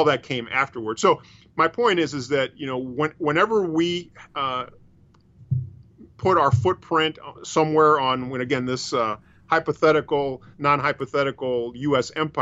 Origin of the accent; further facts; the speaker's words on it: Panama; And in my country where I'm from, I'm originally from Panama.